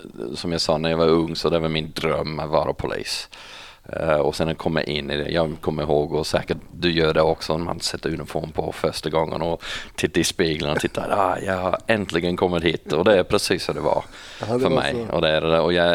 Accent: Lithgow, New South Wales, Australia; Swedish is a second language; Men jag kommer från en stad som heter Lithgow och den ligger 16 mil västerut

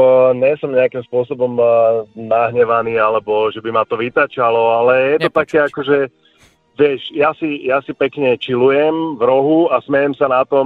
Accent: Bratislava, Bratislava Region, Slovakia; Som z Bratislavy.

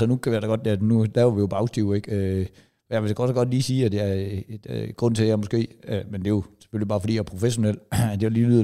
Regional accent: Give, Region of Southern Denmark, Denmark; når det jeg husker tilbage på byfester der, da jeg var barn i Give

